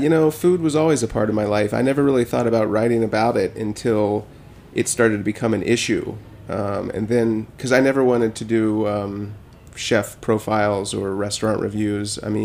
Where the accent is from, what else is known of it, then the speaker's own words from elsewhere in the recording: Charleston, West Virginia, United States; moved away as an adult; It was Charleston, West Virginia, which is about an hour away from the city we're writing about, which is more than a little ironic.